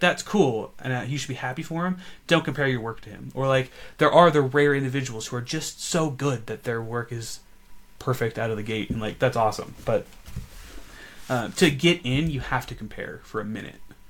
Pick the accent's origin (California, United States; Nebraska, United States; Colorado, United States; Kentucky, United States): Colorado, United States; Denver; And also, I'm from Denver.